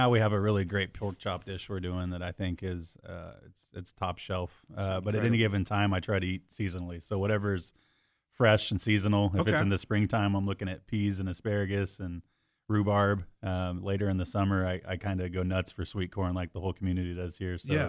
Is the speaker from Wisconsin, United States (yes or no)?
no; Mount Zion, Illinois, United States; I'm from Mount Zion originally, and I went to Tech Academy when I was in high school here at the Decatur Tech Academy.